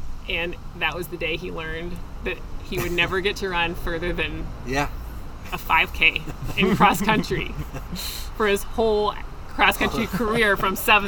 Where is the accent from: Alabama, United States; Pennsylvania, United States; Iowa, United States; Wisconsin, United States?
Iowa, United States; Grinnell; That's funny. Grinnell, Iowa.